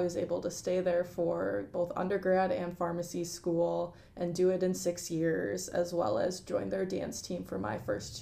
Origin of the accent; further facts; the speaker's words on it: Wisconsin, United States; I'm from Wisconsin, so I'm applying to places in Wisconsin, Chicago, Indianapolis, Tennessee area. So I want to stay in the Midwest